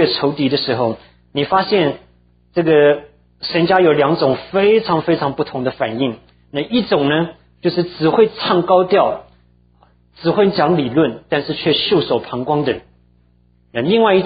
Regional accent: Taiwan; now in United States; 所以我小的时候在台湾长大，我父母亲都当然也在这里啊

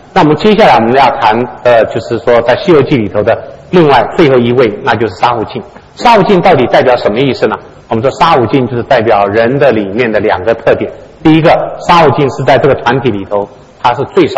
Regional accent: Taiwan; 我小时候在台湾的时候

